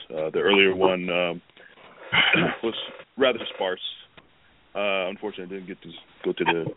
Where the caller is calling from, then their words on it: Plainfield, New Jersey, United States; I'm calling from Plainfield, New Jersey, and I'm going to blow your minds because